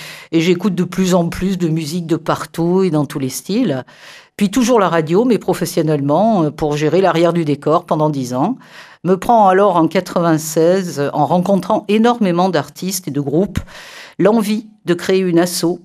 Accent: Dax, Nouvelle-Aquitaine, France; born there; Ben, je suis née à Dax. Aïe, aïe, aïe. Oui, un peu cul rouge pour les Montois, mais il faut bien être né quelque part, comme dit le forestier. Hein. Donc, mère d'Acquoise, père Limougeaud.

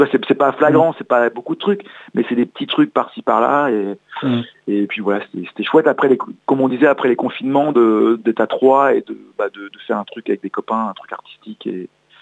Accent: Los Angeles, California, United States; parce que moi j'ai grandi à Los Angeles

